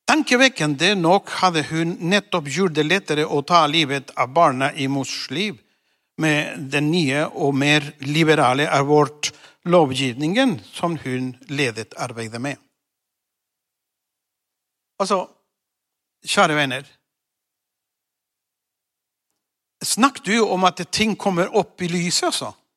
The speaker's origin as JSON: {"language": "Swedish", "country": "Chile", "second_language": "Swedish", "lives_now": "Norway", "said": "Jag är upprinnelig från Chile, min kona och jag. Och vi har bott i Norge och här uppe i Skandinavien längre än vad vi har bott i Chile."}